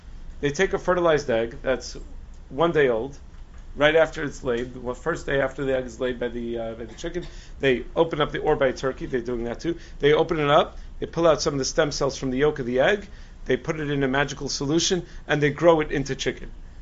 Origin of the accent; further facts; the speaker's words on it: Lawrence, United States; I grew up in Lawrence.